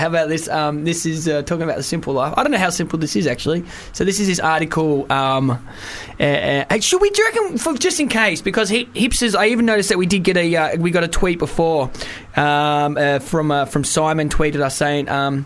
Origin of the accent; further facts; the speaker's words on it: Melbourne, Victoria, Australia; But I am from Melbourne, so when it comes to coffee, I get very, very snobby about it.